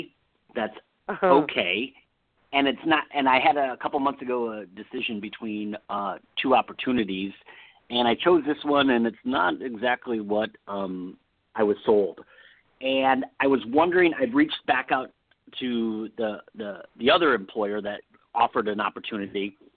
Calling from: California, United States; in California.

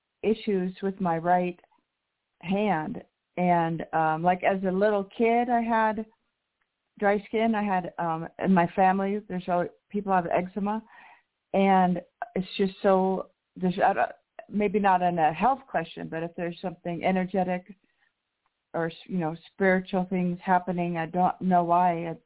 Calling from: Colorado, United States; Hi, this is … from Colorado.

